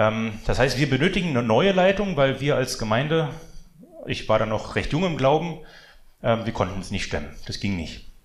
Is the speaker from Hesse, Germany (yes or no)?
no; Berlin, Germany; ich bin Berliner, ich bin in Wedding aufgewachsen